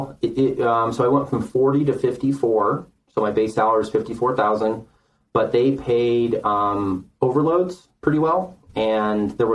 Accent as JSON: {"language": "English", "region": "Illinois", "country": "United States", "tie": "born or raised there", "said": "And where I grew up in the Midwest, I grew up in Lake County, Illinois, and the property taxes are like 3, 4, maybe sometimes 5%."}